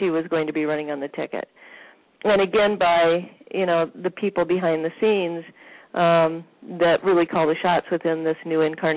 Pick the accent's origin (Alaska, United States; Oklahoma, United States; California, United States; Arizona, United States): Alaska, United States; Ketchikan; And Mary's from my hometown of Ketchikan.